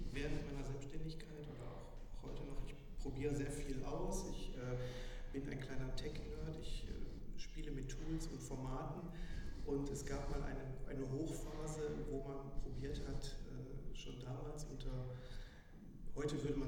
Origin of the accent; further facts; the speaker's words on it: Duisburg, North Rhine-Westphalia, Germany; Ich bin gebürtiger Duisburger, die Stahlhütte, die lag nah.